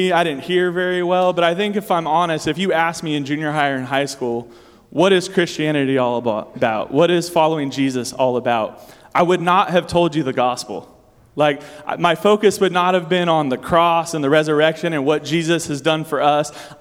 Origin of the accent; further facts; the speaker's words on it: United States; growing up in America, I never even thought about that, right?